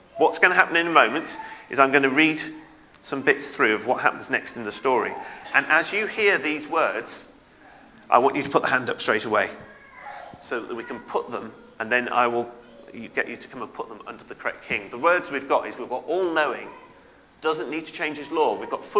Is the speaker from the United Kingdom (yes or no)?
yes; United Kingdom; as a British person, it can feel a little bit awkward sometimes doing that sort of thing.